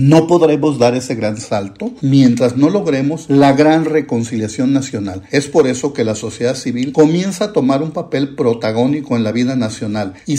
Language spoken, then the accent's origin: Spanish; Mexico